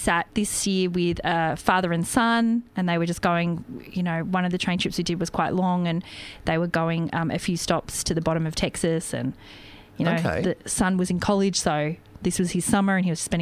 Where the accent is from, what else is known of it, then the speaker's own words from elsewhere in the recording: Australia; No, we're from Australia.